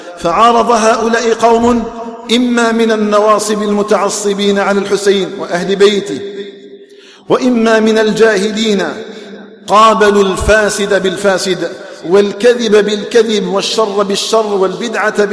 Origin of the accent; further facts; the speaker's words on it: Algeria; اللهم اجعل بلدنا الجزائر آمنا مطمئنا وسائر بلاد